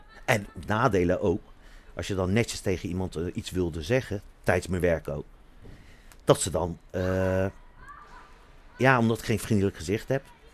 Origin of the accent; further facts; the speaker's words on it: Netherlands; Ik ben geboren getogen in Nederland.